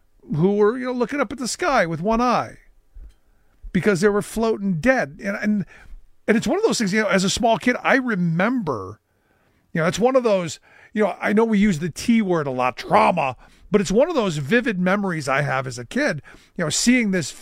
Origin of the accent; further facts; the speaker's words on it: Cleveland, Ohio, United States; I say, look, my hometown of Cleveland gets a bad rap.